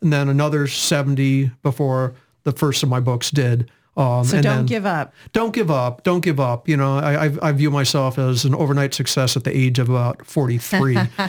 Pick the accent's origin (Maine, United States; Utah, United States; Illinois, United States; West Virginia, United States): Illinois, United States; Chicago; moved away; I grew up in Chicago. I'm not sure if I view that as home or if I view this as home.